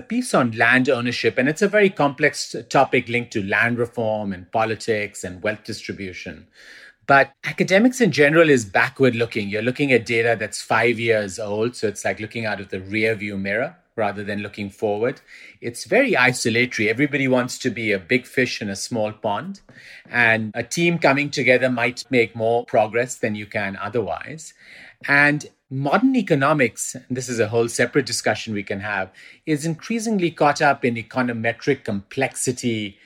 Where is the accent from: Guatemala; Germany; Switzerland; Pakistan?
Pakistan; also born or lived in United Kingdom; now in New York, United States; I spent about 40% of my life growing up in Pakistan, then spent the next 20% in the UK, in England. And then I've been in New York since about 2001, so the last 40%.